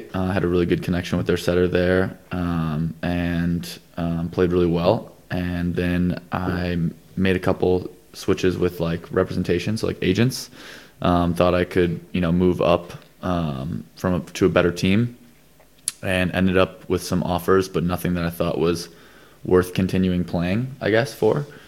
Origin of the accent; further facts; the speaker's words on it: United States; I mean, in growing up in the States, you play a lot of different sports in gym class or PE